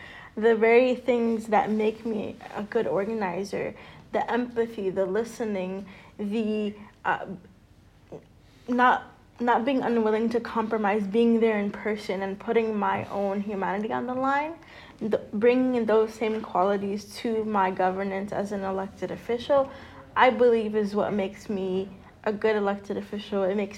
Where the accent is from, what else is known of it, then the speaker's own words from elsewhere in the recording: New York City, New York, United States; first language Spanish; English is a second language; So I was born and raised in West Harlem in New York City. I am second generation Dominican American. Spanish is my first language